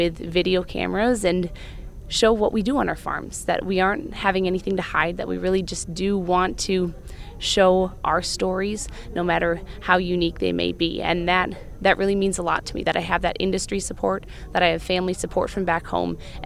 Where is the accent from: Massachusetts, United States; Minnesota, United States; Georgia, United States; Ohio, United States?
Minnesota, United States; Goodhue; studying Ag Communications and Ag Leadership from South Dakota State University, and I am from Goodhue, Minnesota.